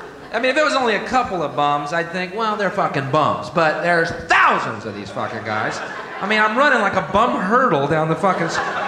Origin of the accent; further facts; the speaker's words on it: Houston, Texas, United States; moved away; I am from Houston, Texas originally. I moved up here a year ago.